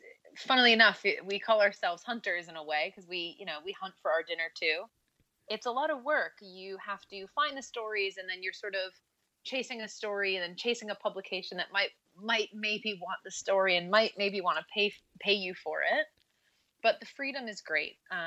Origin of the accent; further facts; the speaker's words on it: Northport, New York, United States; I grew up in a small town on Long Island in New York. It's called Northport. And, you know, it's like a one-stop sign town by the water, and it's just a cute little town.